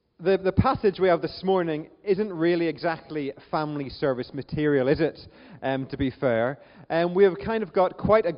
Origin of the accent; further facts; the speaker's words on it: Northern Ireland, United Kingdom; accent: Northern Irish; my Northern Irish accent often flummoxes people